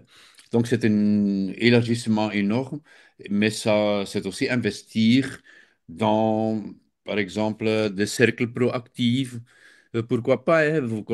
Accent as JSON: {"language": "French", "country": "Belgium", "said": "ils prennent une autre bière chez nous en Belgique, peut-être chez vous aussi."}